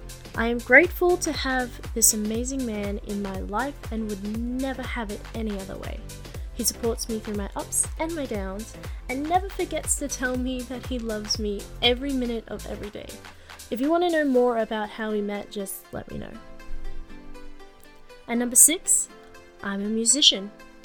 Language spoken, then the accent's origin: English; Australia; I am Australian. Of course, I'm Australian, can't you hear my accent? I was born and raised here by both my Australian parents, and I'm not ashamed to pronounce my country as my home.